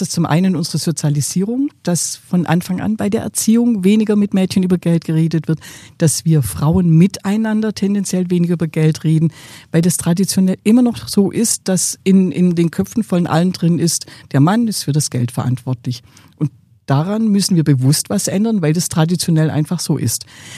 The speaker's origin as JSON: {"language": "German", "region": "Baden-Württemberg", "country": "Germany", "tie": "born there", "said": "Ich bin als Schwäbin geboren und in einem typisch schwäbischen Haushalt geboren."}